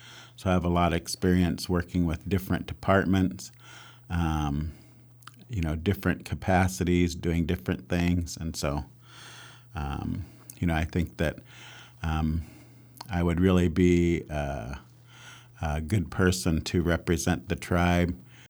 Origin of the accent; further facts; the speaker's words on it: Yakima, Washington, United States; also born or lived in Seattle; now in Warm Springs, United States; My background, I was born in Seattle, grew up in Yakima, and moved here to Warm Springs in 1992. My mom moved back here to take care of my grandpa before he passed away.